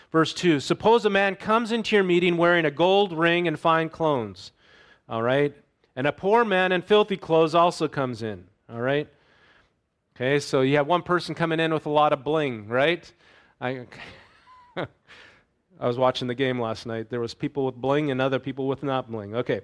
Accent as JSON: {"language": "English", "region": "North Dakota", "country": "United States", "tie": "born or raised there", "said": "When I grew up in North Dakota, it wasn't so much black."}